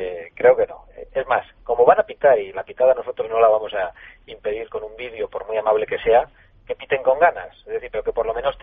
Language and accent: Spanish; Spain; como español me preocupa